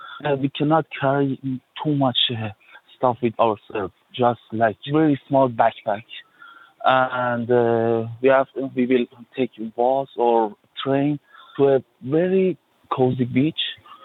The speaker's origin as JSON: {"language": "English", "region": "South Iran", "country": "Iran", "moved": "as an adult", "said": "I'm 28 years old. I'm from Iran, south of Iran. I crossed the Channel by a dinghy like 6 months ago."}